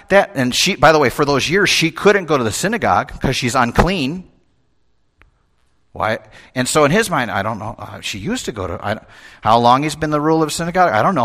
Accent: Chicago, Illinois, United States; And so I'm this little kid growing up in Chicago

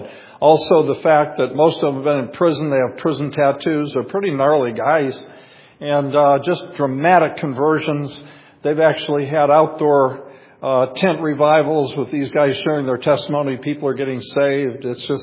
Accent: Cleveland, Ohio, United States; also born or lived in Erie, Pennsylvania / Willowick, Ohio; I was born in Erie, Pennsylvania, and at 8 years old, my dad got a job at Coit Road Fisher Body General Motors plant. We moved to Cleveland, and I was there to my early teens, and then we moved out to Willowick

